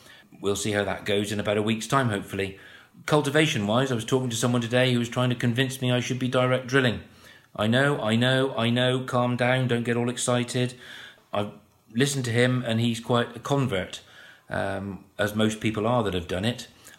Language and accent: English; West Midlands, United Kingdom; I'm from Herefordshire and I'm the monitor farmer for the AHTB. I live on a mixed farm historically.